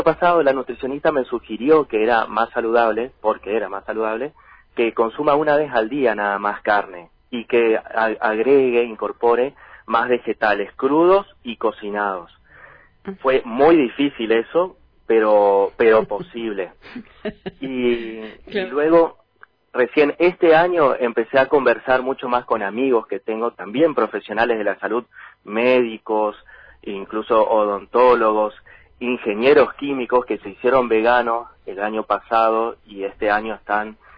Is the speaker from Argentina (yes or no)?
yes; Chaco, Argentina; Yo soy del Chaco y tenía la cultura o la tradición de todos los domingos en familia el asado sí o sí